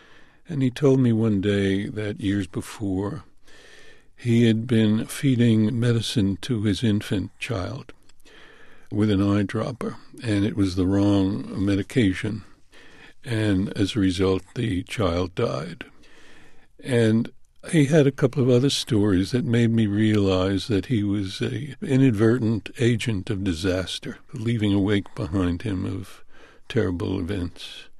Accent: United States; I'm an American novelist writing about my country.

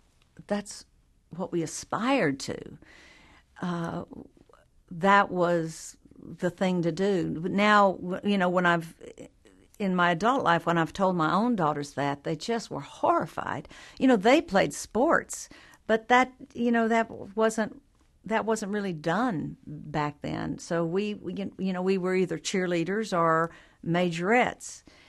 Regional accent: the South, United States; in the majorette boots and jingle bells on our petticoats were an important part of a little girl growing up in the South.

